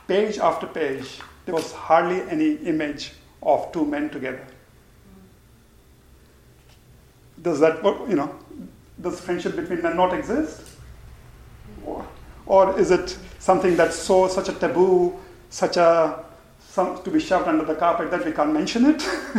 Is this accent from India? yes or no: yes; India; I know that because I come from India, and that's not the case there.